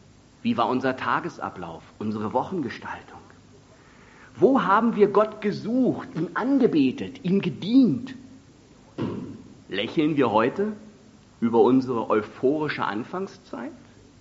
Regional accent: Berlin, Germany; Und sogar ich als Berliner weiß, wenn ich Feuer machen will, dann suche ich mir trockenes Holz.

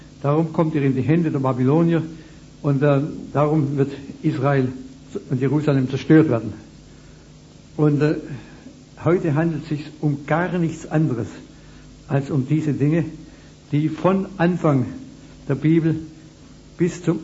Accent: Ulm, Baden-Württemberg, Germany; Ich komme aus Ulm, nicht wahr

